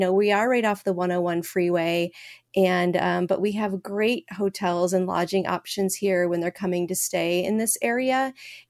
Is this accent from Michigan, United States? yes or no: yes; Michigan, United States; I'm from the Midwest. I'm from Michigan. I'm a small town in Michigan.